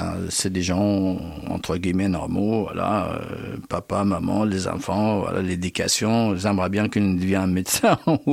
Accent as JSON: {"language": "French", "town": "Basra", "region": "Basra Governorate", "country": "Iraq", "tie": "born or raised there", "lives_now": "France", "said": "Je suis de Bassora, du sud de l'Irak. Bassora, c'est le seul port ouvert de l'Irak vers le monde entier. Et c'est la ville de Sinbad le marin."}